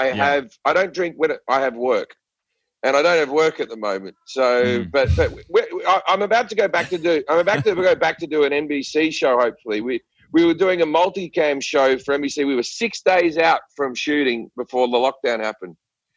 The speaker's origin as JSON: {"language": "English", "country": "Australia", "accent": "Australian", "said": "But my accent, if you're in a movie, they have to write a bit of dialogue where they go, \"Oh, well, you know him, he's Australian, he came over here, blah, blah, blah,\""}